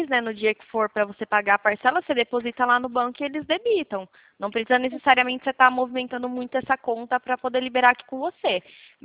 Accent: Bauru, São Paulo, Brazil; eu sou daqui de Bauru

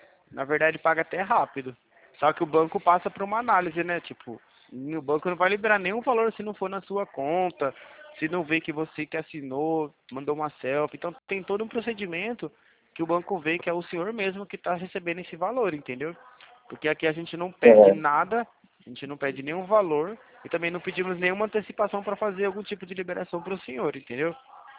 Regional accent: Leme, São Paulo, Brazil; Eu sou aqui de São Paulo, amigo. Eu sou do interior, tá? De Leme.

